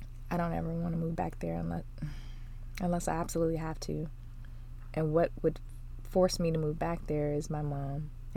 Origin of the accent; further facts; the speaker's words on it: Milwaukee, Wisconsin, United States; also born or lived in Charlotte; now in Dallas, United States; I'm originally from Milwaukee. I moved to Dallas from Charlotte, North Carolina, where I went to college.